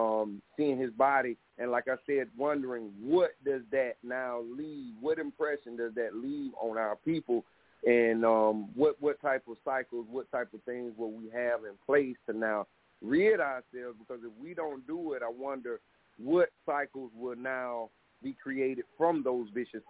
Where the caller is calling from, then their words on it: South Carolina, United States; calling from South Carolina.